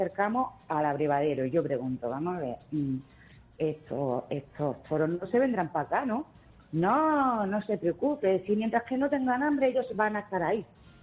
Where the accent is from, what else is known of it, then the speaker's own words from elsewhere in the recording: Almería, Andalusia, Spain; Nosotros somos de Almería